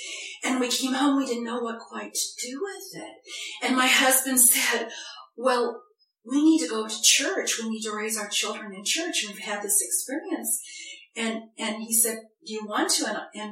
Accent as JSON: {"language": "English", "town": "Independence", "region": "Missouri", "country": "United States", "tie": "born or raised there", "also_born_or_lived": "Saskatoon, Canada", "said": "I was born in Independence, Missouri. My father was a missionary elder at the time who was working for the church. And so when I was 6 weeks old, they took me to Saskatoon, Saskatchewan. And I was raised there a little bit, but most of my life I lived in Independence, Missouri"}